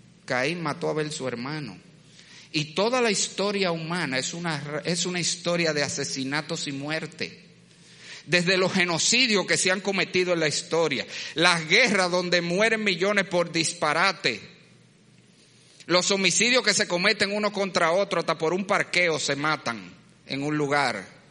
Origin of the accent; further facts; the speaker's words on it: Dominican Republic; Señores, somos todos dominicanos